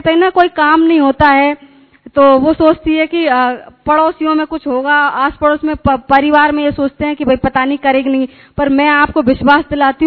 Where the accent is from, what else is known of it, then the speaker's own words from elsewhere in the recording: Bharatpur, Rajasthan, India; मैं भरतपुर से आती हूँ